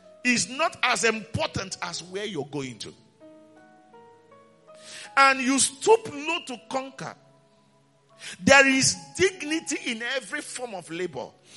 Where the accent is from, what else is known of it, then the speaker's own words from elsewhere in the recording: Aba, Abia, Nigeria; we were growing up in Abba. I'll say it in Igbo and then I'll explain it in English.